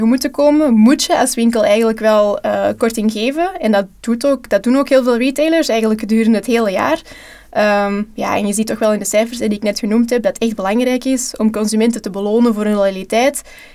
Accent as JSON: {"language": "Dutch", "country": "Belgium", "said": "omdat we als Belgen steeds veel eisender worden"}